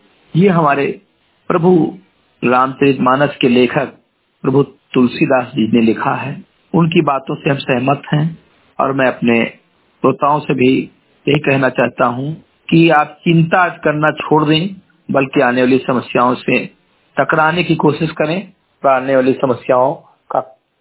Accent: Simri Gathi, Uttar Pradesh, India; ग्राम सभा सिमरी गटही, मिंतुआ जनपद बहराइच का मूल निवासी हूं

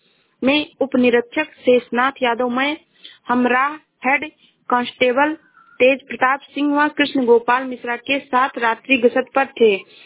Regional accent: Uttar Pradesh, India; मैं जिला श्रावस्ती से हूँ।

